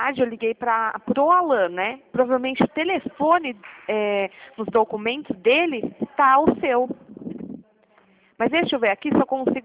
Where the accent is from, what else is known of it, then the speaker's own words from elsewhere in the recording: Piracicaba, São Paulo, Brazil; Eu sou aqui de Piracicaba, tá?